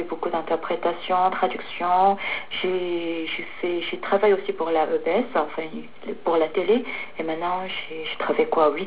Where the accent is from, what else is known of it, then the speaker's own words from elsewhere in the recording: Abidjan, Côte d’Ivoire; born there; also born or lived in Paris, France; je suis née en Abidjan, et dans un pays francophone, et c'est pour ça